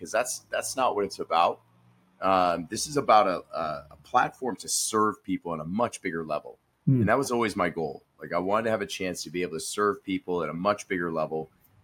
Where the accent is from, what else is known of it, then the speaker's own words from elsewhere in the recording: Farmington, Maine, United States; also born or lived in Austin, Texas; Yep, I'm back in Maine where I was born and raised, back in my hometown of Farmington.